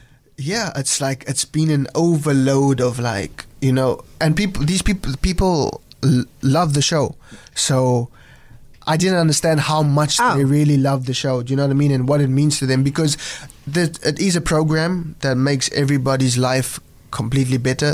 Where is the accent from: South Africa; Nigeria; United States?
South Africa; these people are seeing you for the very first time as a South African boy and a young, you know, young, I would say, superstar in that sense.